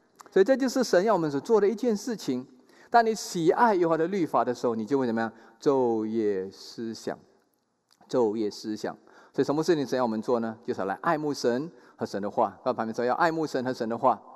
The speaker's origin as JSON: {"language": "Chinese", "country": "China", "said": "我们中国人特别爱这个福啊"}